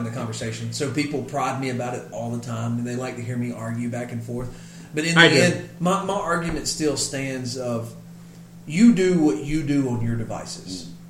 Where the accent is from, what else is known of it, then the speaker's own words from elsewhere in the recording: Mississippi, United States; see, I'm from Mississippi.